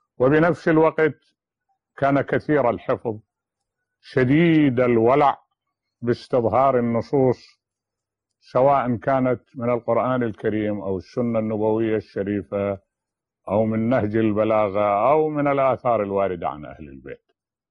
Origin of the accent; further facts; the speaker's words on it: Najaf, Najaf Governorate, Iraq; born there; ولدت بالنجف الأشرف من العراق، وذلك في عام 1928 بعد 1900،